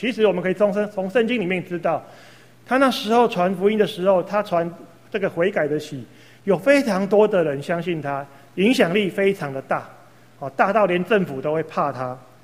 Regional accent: Taiwan; 这个当然也凸显到我们台湾人的还蛮重学历的哈

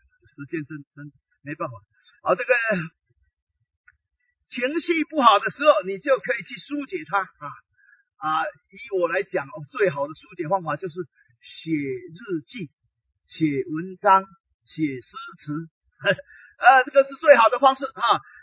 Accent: Taiwan; 人家外省人啊，我们是本省人，没有办法，比不上哈

